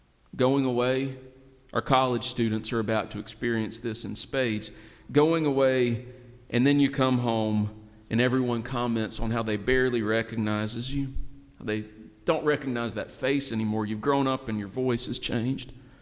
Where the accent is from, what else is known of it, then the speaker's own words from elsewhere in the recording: South Appalachia, United States; I grew up in South Appalachia with a Japanese grandmother.